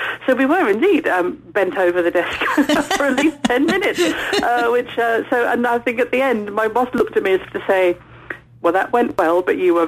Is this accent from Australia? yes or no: no; United Kingdom; all my life I've been slightly guilty of being British.